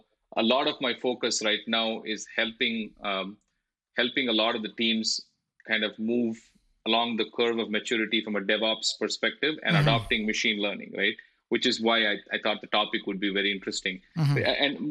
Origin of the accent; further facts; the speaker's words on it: Chennai, Tamil Nadu, India; moved away as an adult; now in United States; I was born in Chennai in the south of India. So I grew up there. And then I moved here for grad school.